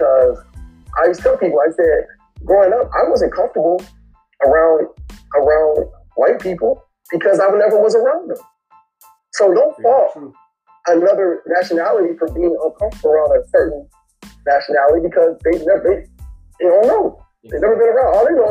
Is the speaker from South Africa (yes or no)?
no; Compton, California, United States; Growing up in Compton, it's very similar. It's not that much different from Alexandria.